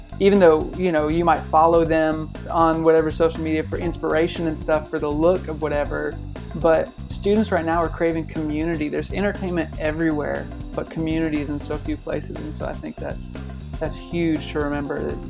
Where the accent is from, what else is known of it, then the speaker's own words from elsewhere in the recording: Washington, United States; moved away as an adult; now in Nashville, United States; I grew up in Washington State, so I was involved in our youth ministry there.